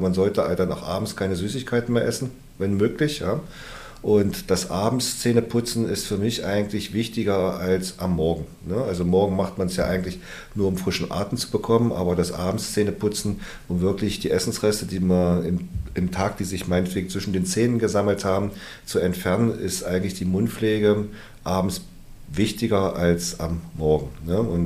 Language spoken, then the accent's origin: German; Harz, Germany; ich komme ja eigentlich aus dem Harz und ich kenne das eigentlich so, dass wir im April, manchmal auch im Mai, immer noch Schnee hatten